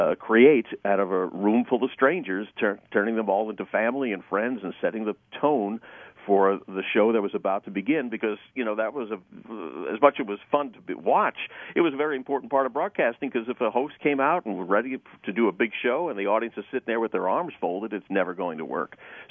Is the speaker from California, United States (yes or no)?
no; New York, United States; What really ignited it for me was growing up in New York and having the opportunity to watch television shows tape.